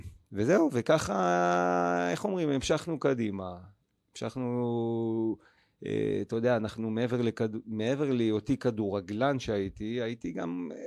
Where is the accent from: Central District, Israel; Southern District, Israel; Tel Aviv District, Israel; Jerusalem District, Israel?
Jerusalem District, Israel; Jerusalem; שדרך אגב גדלתי בממילה, אז אימקה זה הבית בלי שום קשר